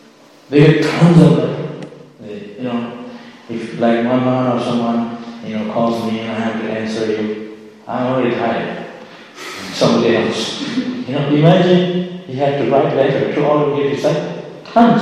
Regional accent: Miami, Florida, United States; born there; So, it's the same for me. I was born in Miami.

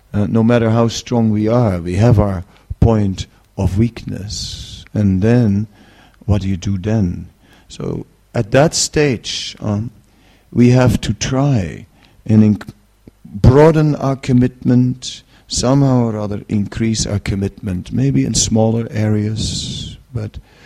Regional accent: Netherlands; You know, I'm from the Netherlands, and in the Netherlands it is totally flat and a lot of land below sea level

